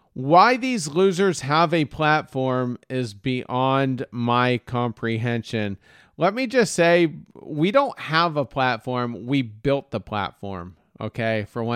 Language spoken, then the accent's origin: English; Myrtle Beach, South Carolina, United States; also born or lived in Windham, Maine; by the way, if it's your first time ever listening. I am from Myrtle Beach, South Carolina, by way of Windham, Maine.